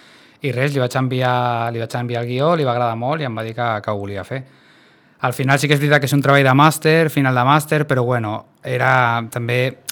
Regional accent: Sitges, Catalonia, Spain; vaig pensar en espais i com sóc de Sitges, pues, em va venir al cap aquest parc

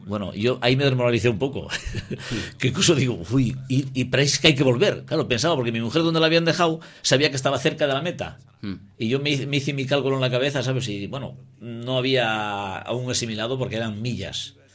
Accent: Ourense, Galicia, Spain; Mira, fíjate, yo soy de allí de Orense, vivo en Cataluña, llevo 32 años, pero... Soy también de aquí de Orense

